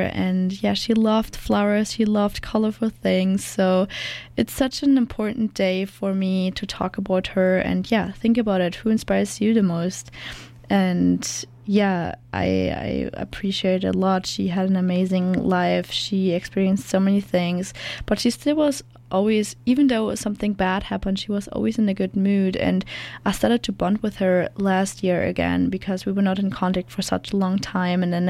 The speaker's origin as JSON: {"language": "English", "country": "Germany", "moved": "yes", "lives_now": "Canada", "said": "So if you don't know me, I'm from Germany, and I came here in November, and I think 5 days before I left Germany behind"}